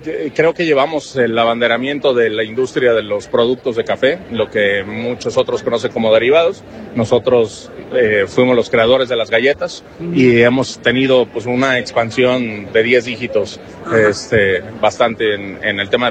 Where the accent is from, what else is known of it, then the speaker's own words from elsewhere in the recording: Córdoba, Veracruz, Mexico; Córdoba, Veracruz.